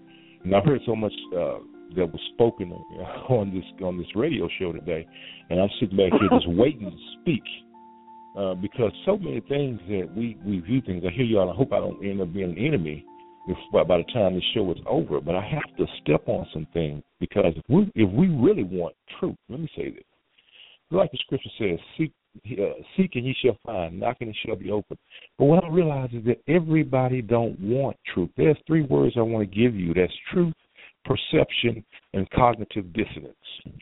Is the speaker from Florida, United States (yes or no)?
no; Houston, Texas, United States; Well, of course, I'm here from Houston, Texas, and I am a product of Houston's Fifth Ward community. And so growing up in the Fifth Ward, in an area of low income, poverty, things of that nature, you see a lot.